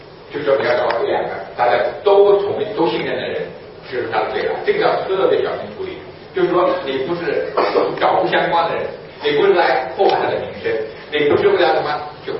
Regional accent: China; 这是我们中国人往往这是不对的，这是不对的。

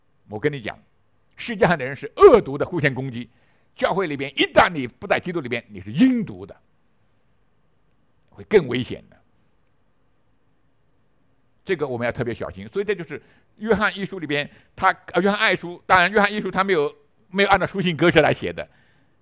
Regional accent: China; 我跟你中国人更亲近，因为我是中国人，这个你不要怀疑，我是中华人民共和国的公民

